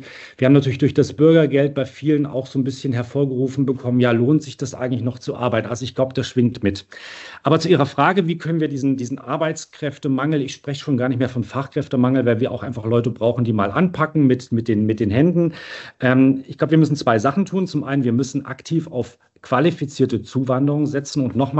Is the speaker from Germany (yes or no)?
yes; Baden-Württemberg, Germany; die ja so der klassische Finanzierer auch im ländlichen Raum sind, wo ich herkomme. Ich war ja Abgeordneter im Schwarzwald-Baar-Kreis, also in Baden-Württemberg.